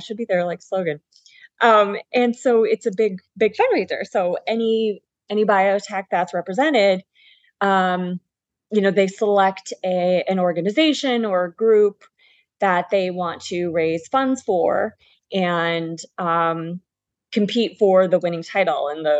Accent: Boston, Massachusetts, United States; So I'm originally from the Boston area. I know I don't sound like it, and that's very intentional. I grew up in the South Shore of Boston.

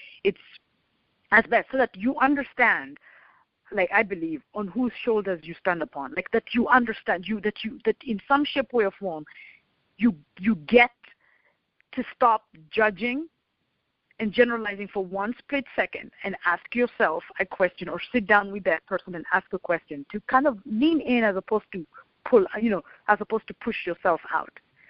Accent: Kenya; Because, you know, I'm from Kenya.

